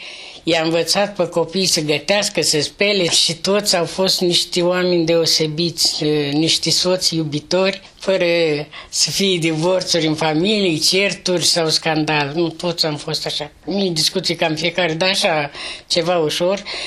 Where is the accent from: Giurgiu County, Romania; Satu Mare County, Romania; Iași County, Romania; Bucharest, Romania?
Iași County, Romania; Lespezi; m-am născut în Moldova, în județul Iași, Pașcan Lespezi. Copilăria, 4 clase le-am făcut în satul natal.